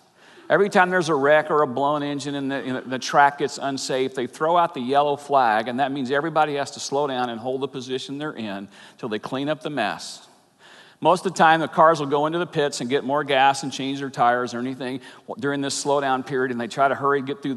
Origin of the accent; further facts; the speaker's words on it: the South, United States; Now, most of you know I grew up in the South.